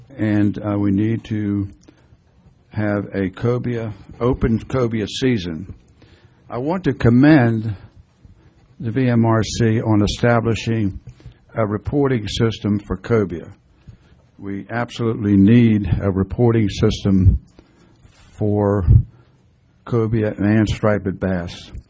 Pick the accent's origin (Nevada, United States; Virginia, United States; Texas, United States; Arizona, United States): Virginia, United States; Reedville; I'm from Reedville.